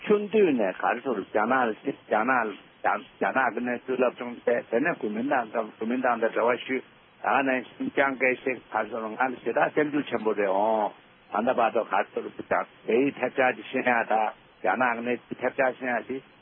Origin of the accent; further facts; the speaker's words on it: Shandong, China; 俺山东人么就今天送不的去吃过了